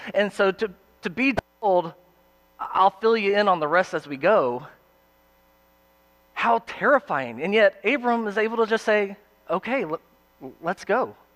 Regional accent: Alabama, United States; My big moment, one of my big moments was actually, I grew up in Alabama.

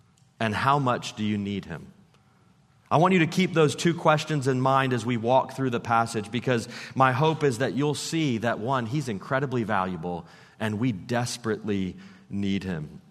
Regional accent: Pennsylvania, United States; I'm from Pennsylvania, went to school in North Carolina, about 8 hours away from home

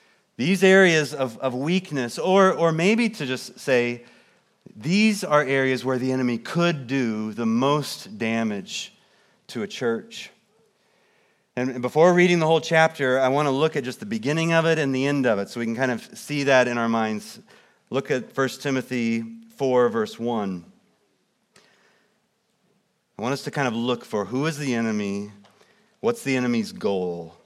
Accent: Kansas City, Missouri, United States; of you know that I grew up in Kansas City, Missouri

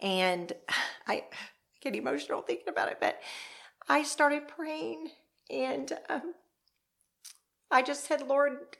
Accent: Arkansas, United States; But just even as a little girl, I grew up in Arkansas

